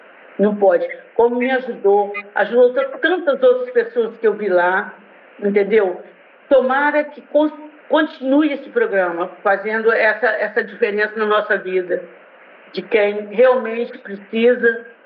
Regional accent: Muqui, Espírito Santo, Brazil; tenho 66 anos, sou natural de Muqui, Espírito Santo, e sou produtora rural e aposentada.

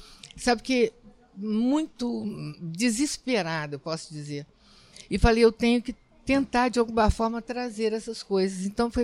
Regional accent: Belo Horizonte, Minas Gerais, Brazil; also born or lived in Rio de Janeiro; a gente morava em Belo Horizonte, eu sou carioca, mas eu fui criada lá

